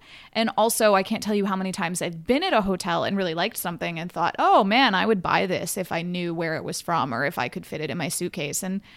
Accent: Raleigh, North Carolina, United States; And it was exciting for me in New York. Sometimes if I told people I was from Raleigh, they said, oh, I've been thinking about going for Hopscotch.

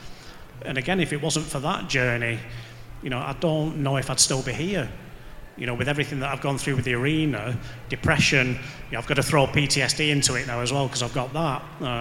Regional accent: Bolton, North West England, United Kingdom; because he knows I'm from Bolton, I've got a big gob, and I can change the world.

